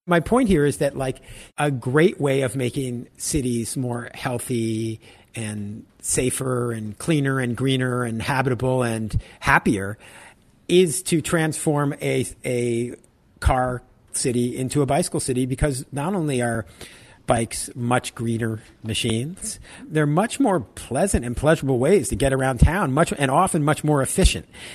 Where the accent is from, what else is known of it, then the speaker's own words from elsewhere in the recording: New York, United States; a city like New York, for instance, just to use the example of my hometown